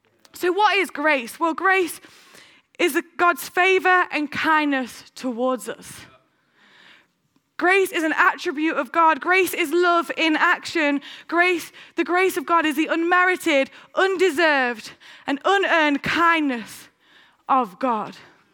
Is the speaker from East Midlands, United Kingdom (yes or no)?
yes; East Midlands, United Kingdom; my parents, they still live in Heena. When I was brought up living in Heena, and I went to a secondary school in Nottingham called Bluecoat Aspley.